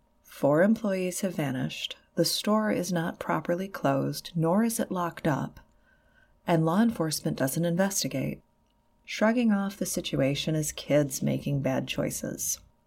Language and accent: English; Detroit, Michigan, United States; I actually have fond memories of the Burger Chef location I grew up with in Metro Detroit.